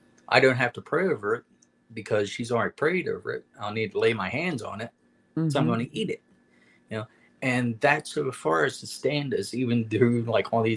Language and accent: English; Canada; I am Canadian-French